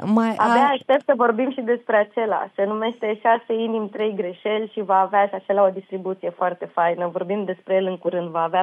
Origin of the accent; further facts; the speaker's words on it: Moldavia, Romania; eu am și familie în Iași. Știi că eu sunt moldoveancă.